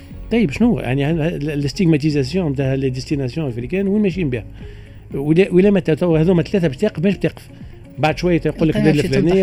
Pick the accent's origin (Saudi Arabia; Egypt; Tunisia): Tunisia; انا كمواطن تونسي والله نسمع نخاف